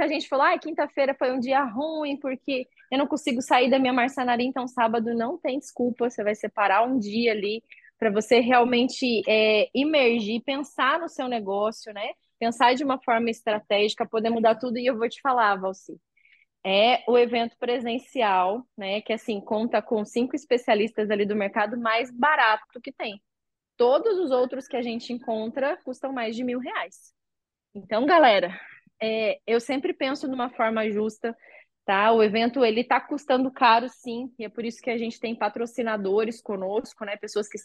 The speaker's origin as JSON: {"language": "Portuguese", "town": "Balneário Camboriú", "region": "Santa Catarina", "country": "Brazil", "tie": "born or raised there", "said": "eu cresci em Balneário Camboriú, né? Minha família mora em peso em Balneário."}